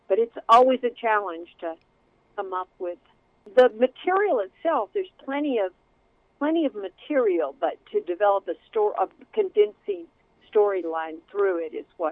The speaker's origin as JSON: {"language": "English", "town": "Nashville", "region": "Tennessee", "country": "United States", "tie": "born or raised there", "said": "She was modeled after a woman who was my horseback riding teacher when I was growing up in Nashville."}